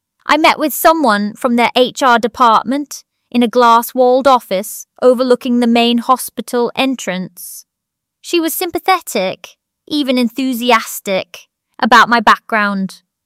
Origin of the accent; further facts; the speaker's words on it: Stroud, South West England, United Kingdom; I grew up in Stroud, but came to Cheltenham for university, studying biochemistry at the University of Gloucestershire.